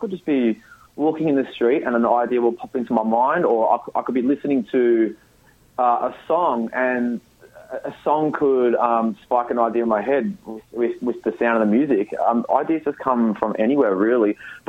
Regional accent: Australia; I'm an Australian myself.

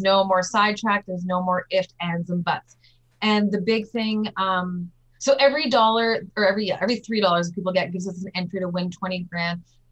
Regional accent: North Kildonan, Manitoba, Canada; also born or lived in Nova Scotia; So I was brought up in North Kildonan, well, Nova Scotia and North Kildonan. And I chose to move back to the North End. My dad grew up in the North End. So I've lived here for 20 years now.

